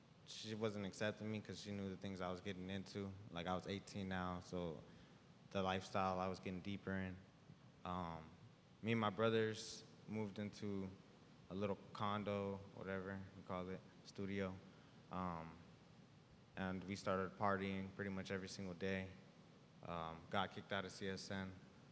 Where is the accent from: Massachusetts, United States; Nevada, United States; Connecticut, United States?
Nevada, United States; Las Vegas; I grew up in Las Vegas. I'm 21 years old.